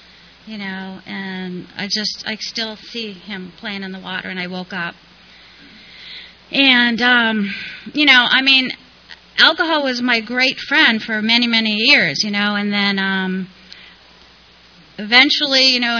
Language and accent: English; East Coast, United States; When I was growing up on the East Coast, I was raised in a family of alcoholics.